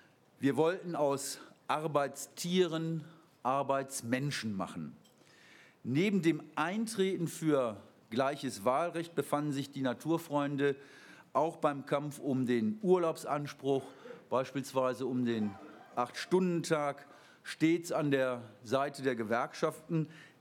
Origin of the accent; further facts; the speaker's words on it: North Rhine-Westphalia, Germany; ich komme ja aus dem Bergischen Land und wir waren immer in Solingen in den Naturfreundehäusern